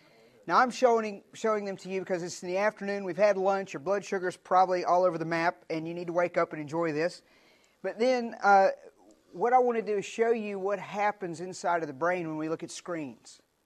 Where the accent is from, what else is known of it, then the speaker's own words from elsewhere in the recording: Virginia, United States; I'm originally from Southwest Virginia. Anybody see the show Moonshiners? That's where I'm from.